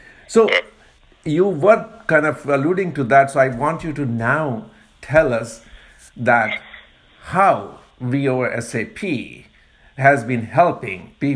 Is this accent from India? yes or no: yes; India; moved away; I grew up in India, like you did.